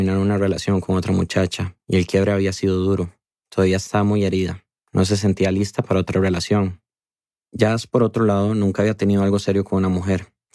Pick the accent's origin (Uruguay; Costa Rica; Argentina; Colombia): Costa Rica; Lo sé como tico que soy.